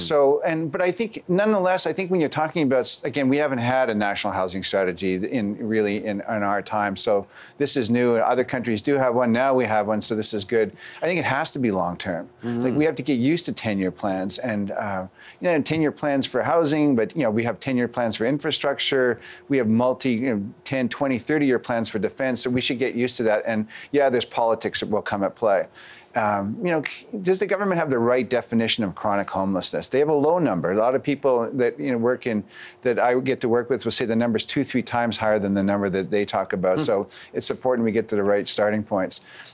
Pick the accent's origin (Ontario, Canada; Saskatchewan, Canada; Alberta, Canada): Ontario, Canada; Thunder Bay; Like, I couldn't imagine myself growing up in Thunder Bay not having a roof over my head.